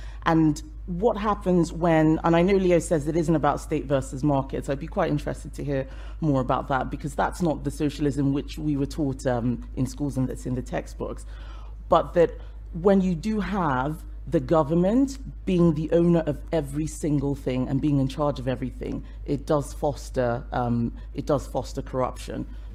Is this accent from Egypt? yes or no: no; Nigeria; born or raised there